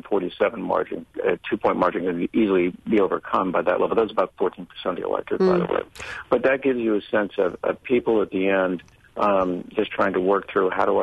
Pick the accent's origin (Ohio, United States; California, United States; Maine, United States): Ohio, United States; I'm originally from Ohio, so I'm not sure I'm fond of that.